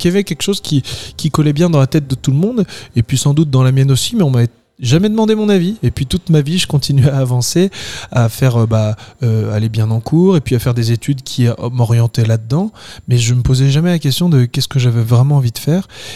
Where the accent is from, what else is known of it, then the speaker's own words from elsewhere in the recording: Castres, Occitanie, France; Je viens de Castres